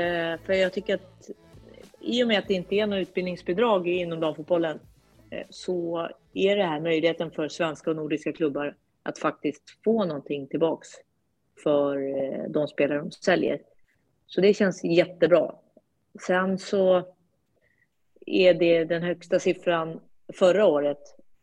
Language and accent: Swedish; Sweden; Så att jag brukar ju vara hemma i Sverige en gång i månaden har det varit tidigare, men kanske varannan månad i alla fall.